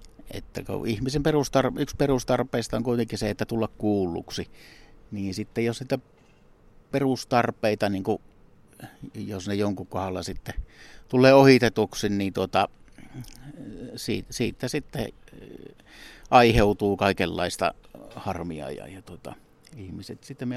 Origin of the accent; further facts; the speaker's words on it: Ylivieska, North Ostrobothnia, Finland; Kyllä mä oon ihan ylivieskalaissyntynen. Että Ylivieskassa on juuret ja jonkun verran tuonne Kainuuseen päin, niin kuin lapsena varsinkin kesiä viettänyt Kuhmossa ja nykyään siellä kesämökkimaisemissa. Tulee aina silloin tällöin oltua. Mutta kyllä ne juuret on täällä, niin kuin täällä Keski-Pohjanmaalla